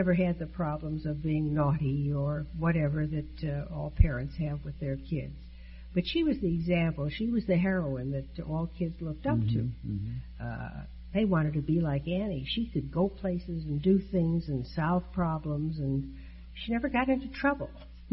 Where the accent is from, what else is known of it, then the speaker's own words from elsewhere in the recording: Chicago, Illinois, United States; Born and raised in Chicago.